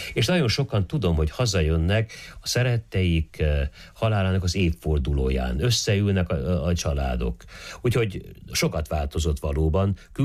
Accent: Póka, Mureș County, Romania; Én emlékszem, hogy talán még mindig gyakorlatilag a Pókában, a szülőfalumban, hogy a harangszó jelzi először, hogy temetés

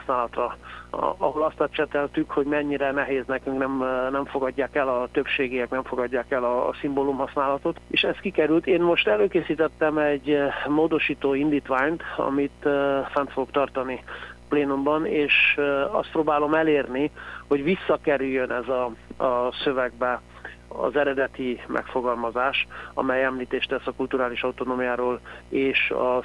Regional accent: Transylvania, Romania; amelyekkel szembesülünk otthon Erdélyben

